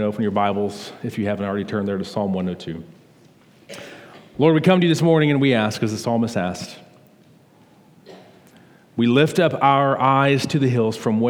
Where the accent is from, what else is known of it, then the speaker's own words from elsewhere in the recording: Houston, Texas, United States; I'm not from Dallas. I don't know if this is better or worse. I'm actually from Houston.